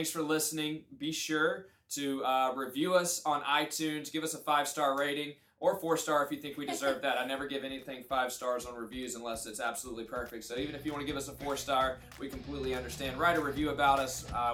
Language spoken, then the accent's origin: English; Alabama, United States; Like, I'm from Alabama, and that sounded really southern.